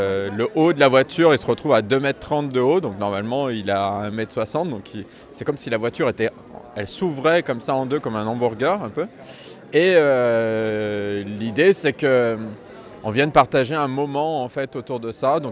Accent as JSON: {"language": "French", "town": "Lyon", "region": "Auvergne-Rhône-Alpes", "country": "France", "said": "Parce que moi, je suis originaire de Lyon."}